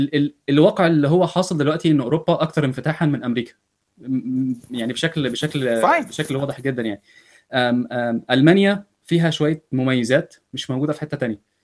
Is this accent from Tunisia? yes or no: no; Egypt; لما يسألوني أنت إيه جنسيتك إيه, بقول لهم أنا مصري بس citizen of the universe